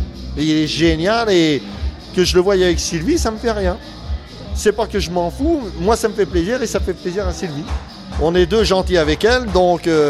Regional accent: Rouillac, Nouvelle-Aquitaine, France; Bon, on est de Rouillac. On n'est pas de loin.

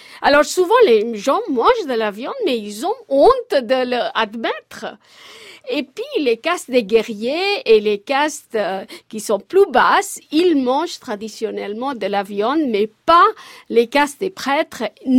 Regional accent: Maharashtra, India; French is a second language; Moi, je suis originaire de l'Ouest, à côté de Bombay.

